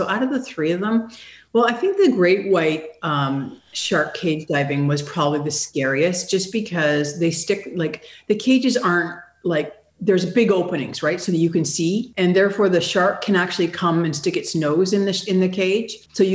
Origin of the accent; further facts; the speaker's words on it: Canada; born there; I'm Canadian by birth, but my father worked in telecommunications, so we lived all over the globe.